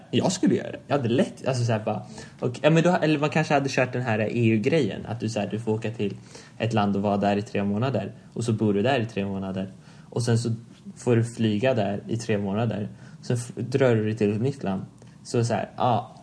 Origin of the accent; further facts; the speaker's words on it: Sweden; bara för att jag är liksom uppvuxen i Sverige.